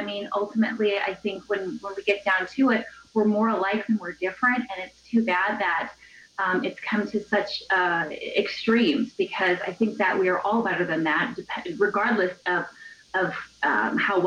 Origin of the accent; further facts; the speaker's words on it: Wausau, Wisconsin, United States; So, Robert, I don't know if you're aware of this, but I grew up in Wausau.